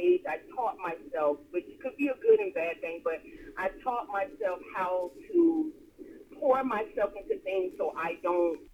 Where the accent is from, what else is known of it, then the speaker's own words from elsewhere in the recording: Opa-locka, Florida, United States; Growing up in Opa-locka, Florida, I would always go to my grandparents' home, and my auntie would always be over there.